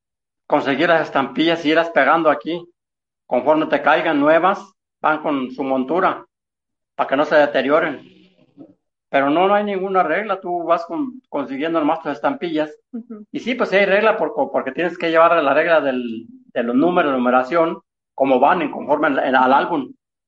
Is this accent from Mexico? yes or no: yes; Mexico; Para los millones que somos de mexicanos, son muy pocas las emisiones que hace México.